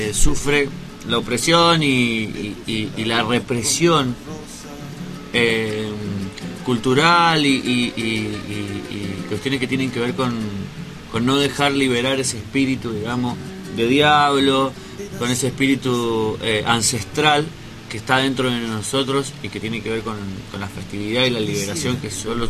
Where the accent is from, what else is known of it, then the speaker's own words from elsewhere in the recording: San Juan, Argentina; yo hace un par de días nomás que llegué de San Juan, de la provincia de donde vengo yo.